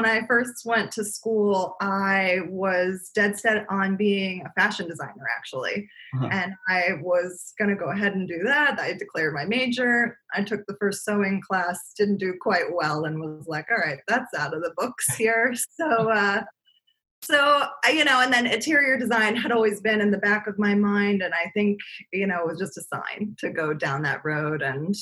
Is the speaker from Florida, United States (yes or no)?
yes; Boca Raton, Florida, United States; I, like I said, was born and raised in South Florida, Boca Raton, Florida.